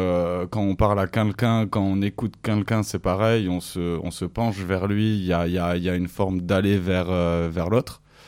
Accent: Toulouse, Occitanie, France; now in Marseille, France; Moi, je suis né à Toulouse. J'ai grandi derrière la gare à Toulouse. Ça fait une dizaine d'années que je suis à Marseille par intermittence.

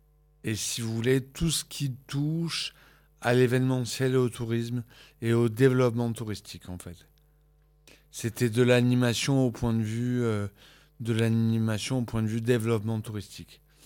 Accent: France; accent: French; en anglais, j'ai un accent français qui reste relativement fort

